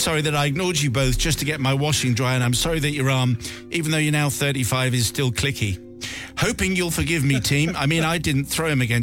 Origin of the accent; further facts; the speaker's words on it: Bristol, South West England, United Kingdom; I should say, Simon, we come from Bristol, so bring on the farmer's accent.